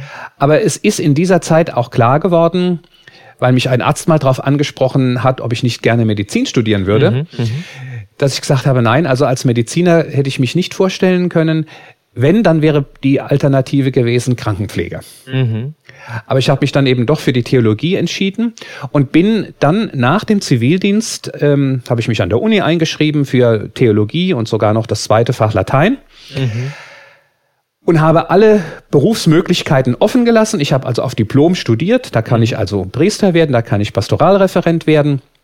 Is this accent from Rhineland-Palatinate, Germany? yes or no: yes; Bingerbrück, Rhineland-Palatinate, Germany; Ich bin da zum ersten Mal in den Weihnachtsferien jeden Tag bei uns zu Hause in Bingerbrück in die Heilige Messe gegangen.